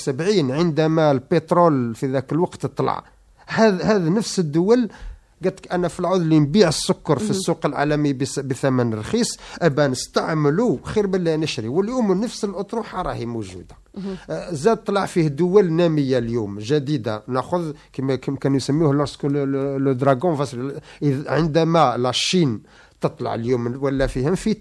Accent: Algeria; إحنا اليوم كجزائريين كمواطنين عندنا أولاد وعندنا عائلات وعندنا مسؤوليات.

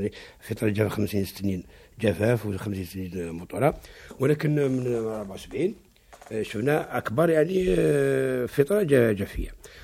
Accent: Algeria; احنا عندنا في الجزائر نقدر نقول باللي من سنوات بدايه سنوات 74

